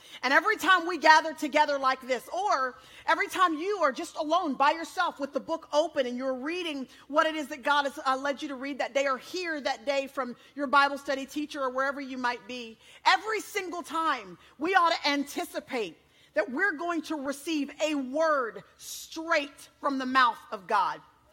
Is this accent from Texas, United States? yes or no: yes; Dallas, Texas, United States; We're from Dallas, Texas, where we have come over to be a part of what was an incredible weekend.